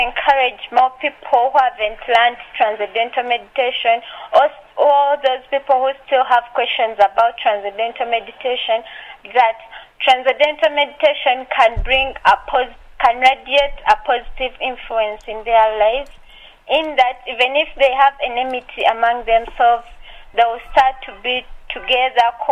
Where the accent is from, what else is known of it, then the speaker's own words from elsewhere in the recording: Uganda; now in South Africa; I'm not South African. I'm a student from Uganda, but studying at Maharishi Institute in South Africa.